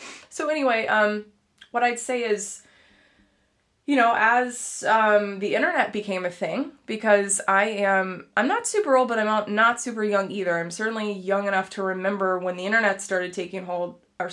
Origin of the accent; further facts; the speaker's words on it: Dallas, Texas, United States; the long and the short of it is I am originally from Texas, from Dallas, and Dallas, if you're familiar with it, is, you know, very, it's a very interesting place to live.